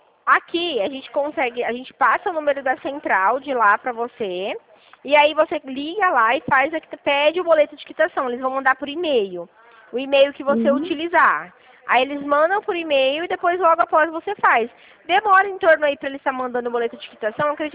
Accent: Dracena, São Paulo, Brazil; eu sou aqui de Dracena

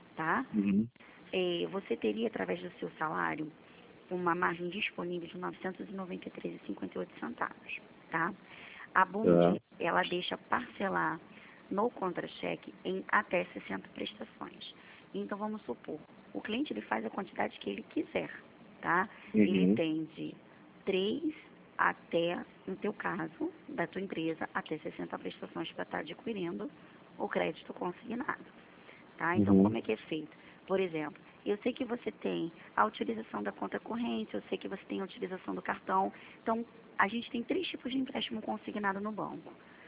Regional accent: Rio de Janeiro, Brazil; Eu sou daqui do Rio de Janeiro.

